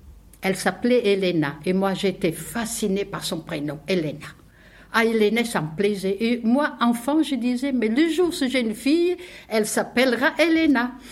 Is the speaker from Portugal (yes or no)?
yes; Portugal; moi, j'ai commencé par le jardin d'enfants. C'était chez les bonnes sœurs. Pour les parents qui n'étaient pas riches, parce que ça se passait au Portugal, pas en France.